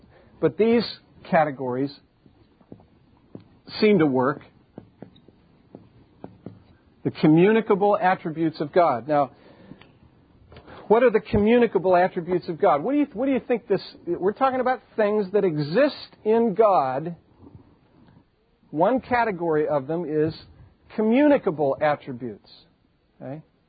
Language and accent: English; Chicago, Illinois, United States; I grew up near Chicago. I possess knowledge of the city of Chicago.